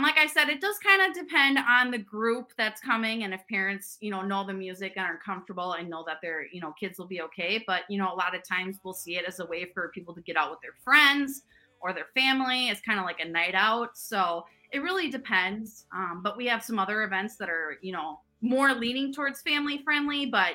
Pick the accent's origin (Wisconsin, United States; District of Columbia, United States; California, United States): Wisconsin, United States; Sheboygan Falls; I'm actually from Sheboygan Falls, right outside of Sheboygan, Kohler area.